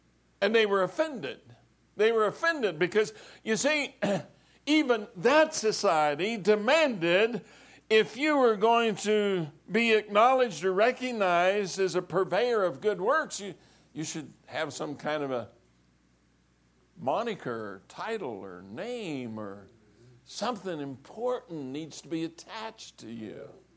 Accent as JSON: {"language": "English", "town": "Pueblo", "region": "Colorado", "country": "United States", "tie": "born or raised there", "said": "an old steel mill town. I grew up in Pueblo."}